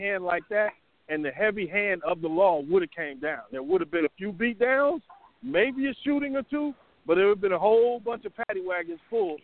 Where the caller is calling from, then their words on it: Atlanta, Georgia, United States; I'm in Atlanta, man.